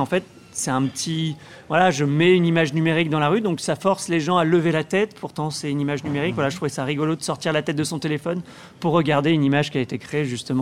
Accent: Auvergne-Rhône-Alpes, France; Alors, je suis originaire de la Drôme, bon, plus au sud de Saint-Paul-Trois-Châteaux.

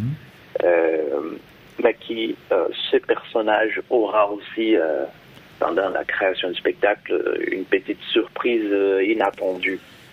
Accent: Brazil; Donc, et nous venons de Brésil, tous les deux.

